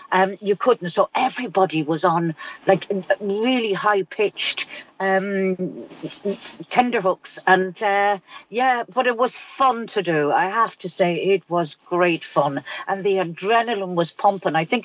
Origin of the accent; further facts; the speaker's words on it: Ireland; growing up in Ireland, in good Catholic Ireland